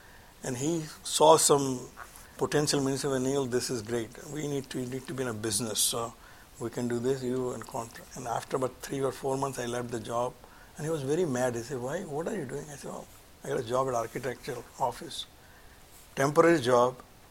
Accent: Surat, Gujarat, India; when I was growing up in Surat in a street, there was a Kadiwala family who were, they were basically a grocery shop there.

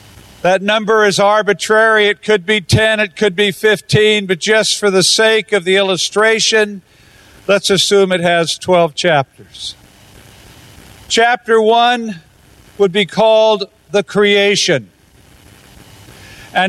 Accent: United States; I come from the United States. We have a very different story with a very different beginning.

